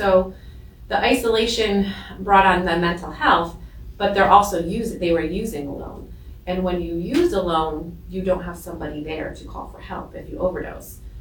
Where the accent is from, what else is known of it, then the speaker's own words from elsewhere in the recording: Griswold, Connecticut, United States; So with that, I was working in Putnam, but I'm from Griswold. Here, my heart and soul from Griswold.